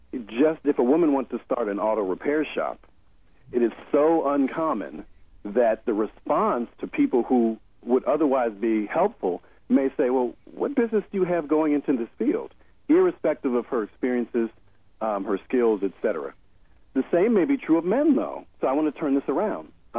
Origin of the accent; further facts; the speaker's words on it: Chicago, Illinois, United States; when people find out that I'm from Chicago